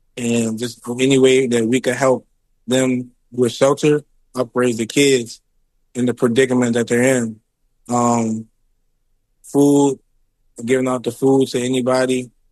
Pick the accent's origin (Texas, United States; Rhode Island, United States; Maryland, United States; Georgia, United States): Maryland, United States; Baltimore; Honestly, I'm from Baltimore